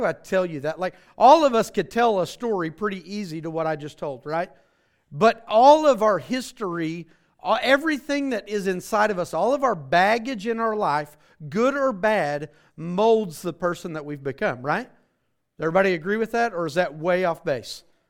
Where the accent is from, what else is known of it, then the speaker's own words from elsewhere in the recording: Choctaw, Oklahoma, United States; right? Some of you know that. I grew up in Choctaw, Oklahoma. I'm from this area. Most of my family is within a 10-mile radius of the house that I grew up in, okay?